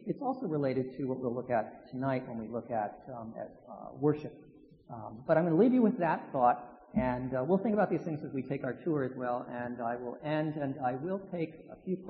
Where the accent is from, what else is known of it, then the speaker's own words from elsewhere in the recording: Connecticut, United States; I grew up in Connecticut, and my aunt and uncle lived next to the Connecticut River.